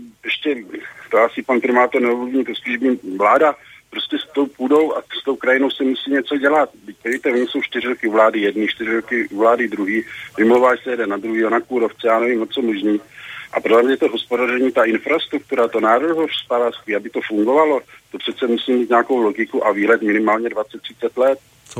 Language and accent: Czech; Prague, Czechia; jsem z Prahy a chtěl bych se zeptat pana primátora asi na takovouhle věc.